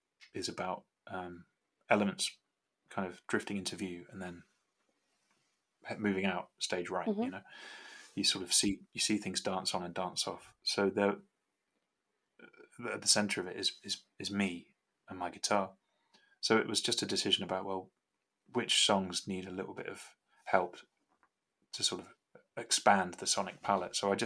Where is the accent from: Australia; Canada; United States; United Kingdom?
United Kingdom; England; I'm from England, but I don't hold a massive sense of identity with any one part of it. Mm-hmm. I've just been a drifter really my whole life. I've lived in 30 different houses in my life.